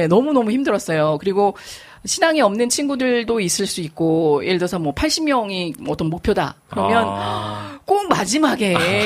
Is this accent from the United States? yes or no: yes; United States; now in South Korea; 학창 시절을 이제 미국에서 보냈었었기 때문에 한국에서의 수련회가 조금 그립기도 하면서